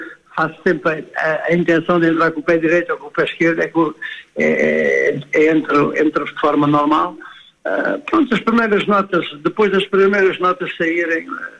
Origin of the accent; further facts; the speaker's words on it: Loures, Lisbon, Portugal; quando era menino, fui criado numa zona relativamente perto de Lisboa, ali no Conselho de Louros